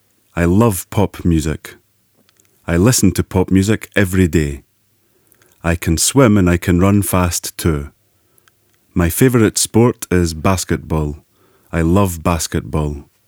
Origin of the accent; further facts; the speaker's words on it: Madagascar; English is a second language; I am from Madagascar. I live in Antananarivo. I speak Malagasy and French.